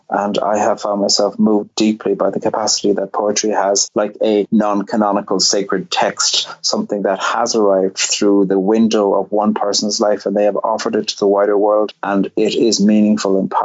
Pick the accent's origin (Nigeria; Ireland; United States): Ireland; Munster; I grew up in Cork, about 10 miles from the city, and a village. I think there were 6,000 people when we moved to the village when I was five.